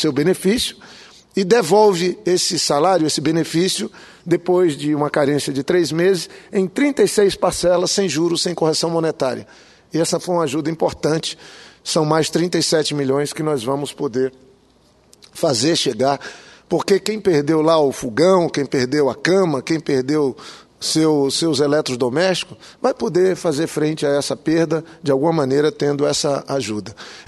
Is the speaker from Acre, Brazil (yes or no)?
yes; Rio Branco, Acre, Brazil; born there; Rio Branco, boa parte da minha cidade, onde nasci, virou fundo de rio.